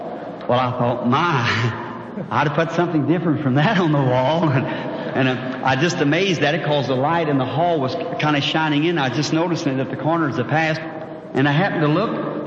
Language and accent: English; Kentucky, United States; born there; I was born in Kentucky.